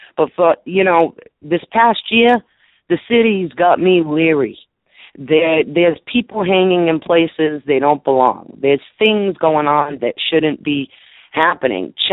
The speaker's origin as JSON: {"language": "English", "region": "Massachusetts", "country": "United States", "tie": "born or raised there", "said": "River, Mass again. As everybody knows, I bring up Fall River quite frequently. It's the city that's adjacent to my hometown."}